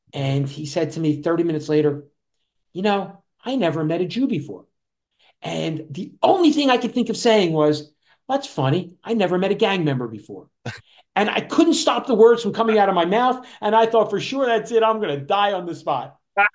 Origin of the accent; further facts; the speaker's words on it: New Jersey, United States; this fellow grew up 15 miles from where I grew up in South Jersey